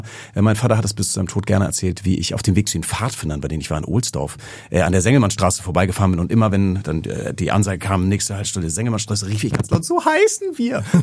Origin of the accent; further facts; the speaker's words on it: Hamburg, Germany; ich bin Hamburger Jung, ne, vierte Generation Hamburger